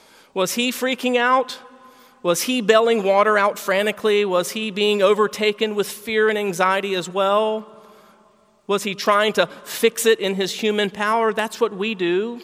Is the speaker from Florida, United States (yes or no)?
yes; Florida, United States; I grew up on the east coast of Florida, and I used to love it.